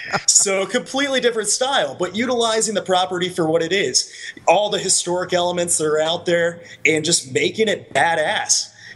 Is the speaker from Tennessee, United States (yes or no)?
yes; Tennessee, United States; You know, I'm from Tennessee, so I am totally fine with giving hillbillies a bad name.